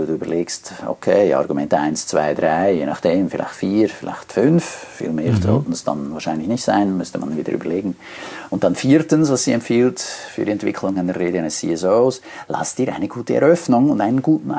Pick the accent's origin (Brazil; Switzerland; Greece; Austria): Switzerland; ich komme aus der Schweiz.